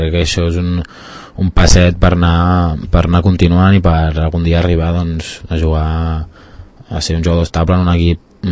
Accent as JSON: {"language": "Catalan", "town": "Barcelona", "region": "Catalonia", "country": "Spain", "tie": "born or raised there", "said": "jo soc de Barcelona, jo vaig néixer a Barcelona"}